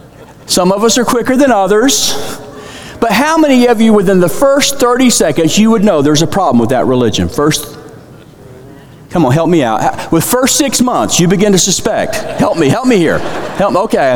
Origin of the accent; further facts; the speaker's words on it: Jacksonville, Florida, United States; Now, I live in Texas. I have for many years since 1980, but I'm from Florida. I'm Floridian. I'm from Jacksonville.